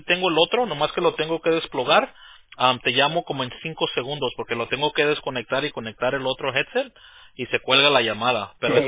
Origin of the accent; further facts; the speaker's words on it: Los Angeles, California, United States; Cuando yo crecí en West LA, ahí